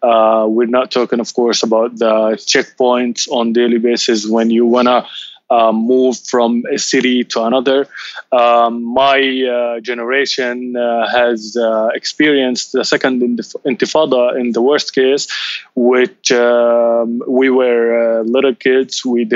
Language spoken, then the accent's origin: English; Jerusalem, Palestine; I've been raised, I was born in Jerusalem, and now I can't go to Jerusalem.